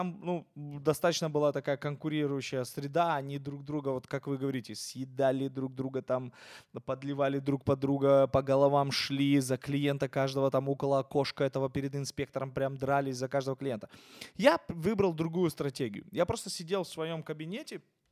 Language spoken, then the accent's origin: Russian; Izmail, Odesa Oblast, Ukraine; И вот я в Измаиле, я тогда жил в Измаиле, где я вырос, я работал в МРЭО.